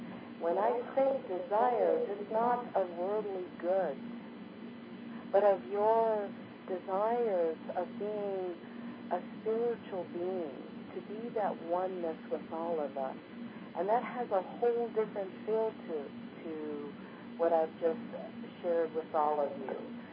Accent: Hawaii, United States; You know, I was, of course, born and raised in Hawaii.

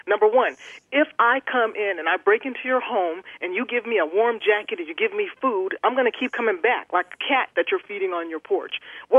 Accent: United States; But the truth of the matter is, as an American, I have a right, and I want you to uphold my right.

